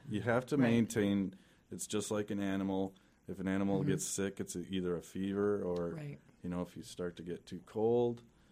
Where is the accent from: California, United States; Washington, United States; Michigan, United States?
Washington, United States; Everett; And I'm like, Everett? I'm from Everett. I don't know anything about this.